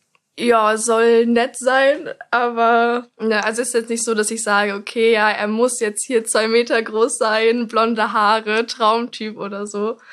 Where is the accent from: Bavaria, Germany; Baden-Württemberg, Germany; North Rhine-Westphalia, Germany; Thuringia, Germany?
Bavaria, Germany; Munich; ich bin 20. Ich komme ursprünglich aus München, also hier leben meine Eltern und studiere seit 2 Semestern Produktdesign in Regensburg.